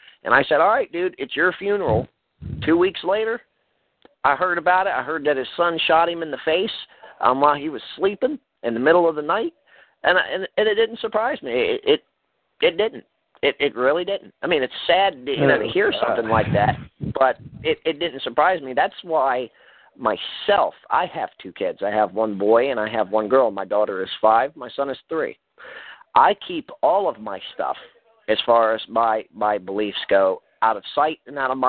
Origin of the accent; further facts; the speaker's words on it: Baltimore, Maryland, United States; I originally grew up in Baltimore, Maryland, inner city.